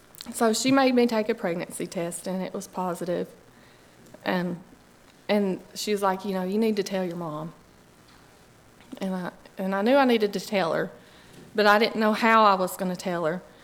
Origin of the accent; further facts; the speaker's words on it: Dallas Bay, Tennessee, United States; But when I grew up in Dallas Bay, my parents, they didn't, we didn't go to church as a family.